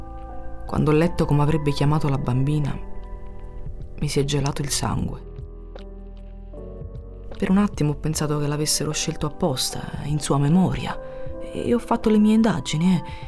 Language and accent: Italian; Naples, Campania, Italy; E lo dico da napoletana, eh.